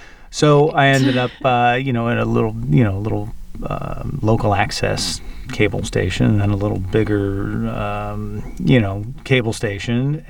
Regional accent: Milford, Pennsylvania, United States; Milford, Pennsylvania is home, which is, if you look at it on a map, everybody get out your maps, top northeast corner of Pennsylvania, New York, New Jersey, and Pennsylvania all meet in one little spot right there.

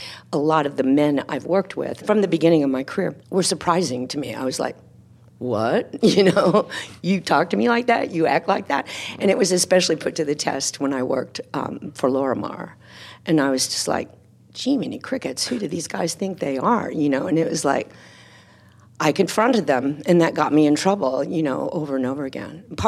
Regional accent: Texas, United States; I was from Texas, you know? And there's this thing about being from Texas where there's a brashness, you know, and a kind of sense of self as a Texan.

